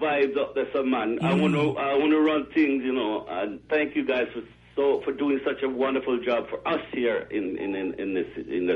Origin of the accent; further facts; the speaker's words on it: London, United Kingdom; I grew up in London, England.